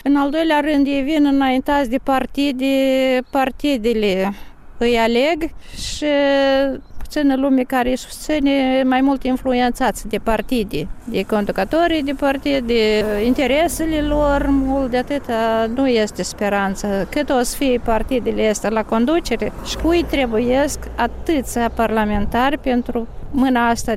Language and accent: Romanian; Moldova; suntem moldoveni.